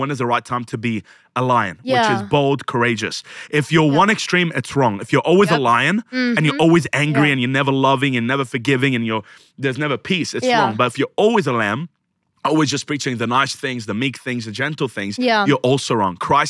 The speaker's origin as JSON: {"language": "English", "country": "Egypt", "tie": "born or raised there", "moved": "yes", "lives_now": "Sydney, Australia", "said": "Born, raised in Egypt, Muslim country."}